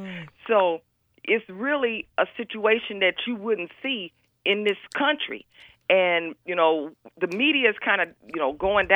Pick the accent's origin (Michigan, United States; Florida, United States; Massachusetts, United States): Michigan, United States; Flint; because I'm from Flint